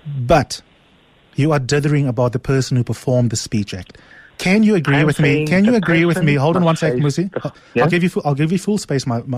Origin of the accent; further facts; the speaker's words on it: South Africa; I mean this as a South African.